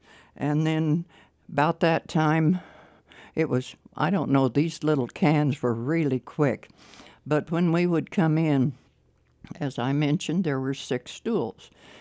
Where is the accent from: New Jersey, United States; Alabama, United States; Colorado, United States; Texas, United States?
Colorado, United States; Cortez; I grew up walking Montezuma Avenue. I lived on North Washington.